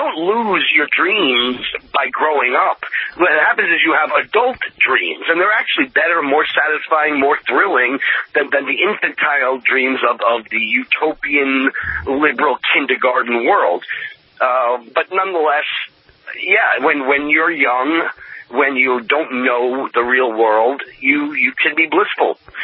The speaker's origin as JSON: {"language": "English", "region": "New York", "country": "United States", "tie": "born or raised there", "said": "I remember here in California, or maybe it was my hometown still in New York"}